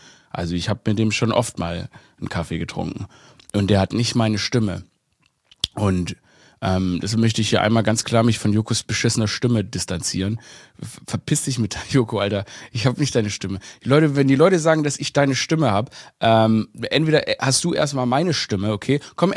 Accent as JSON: {"language": "German", "town": "Stuttgart", "region": "Baden-Württemberg", "country": "Germany", "tie": "born or raised there", "said": "Ich bin ja in Stuttgart aufgewachsen, nicht?"}